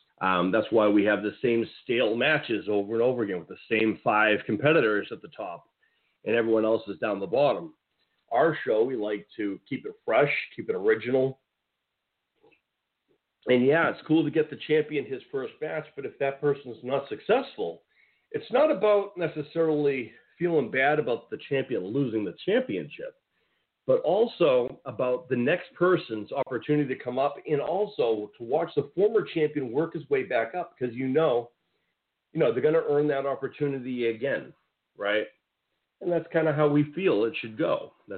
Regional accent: New England, United States; So coming from New England, right? I'm from New England myself, which is a northeast part of the United States. If you can tell by my accent

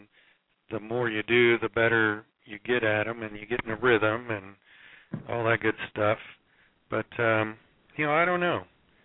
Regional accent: Winter Haven, Florida, United States; I said I'd rather say I'm from Imperial Polk County.

